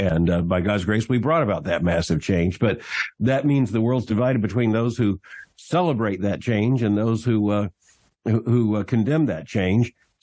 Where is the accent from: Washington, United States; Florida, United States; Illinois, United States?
Florida, United States; born there; I was born in Florida, raised in a Christian home